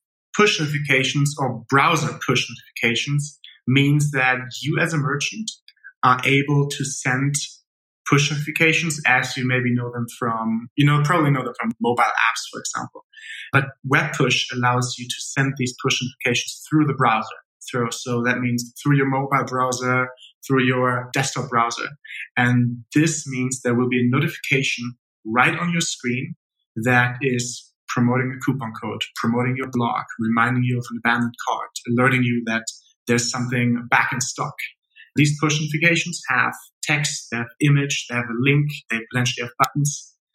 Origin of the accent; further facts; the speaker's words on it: Germany; I'm originally from Germany. Actually coming from a small village on an island. Like literally an island, so you just got to get away.